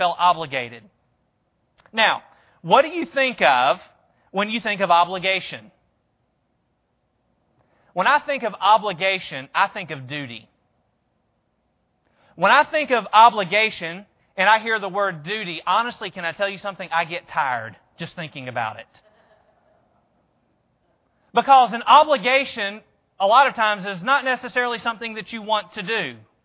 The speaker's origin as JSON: {"language": "English", "region": "Georgia", "country": "United States", "tie": "born or raised there", "said": "I'm from Georgia. I grew up in the South."}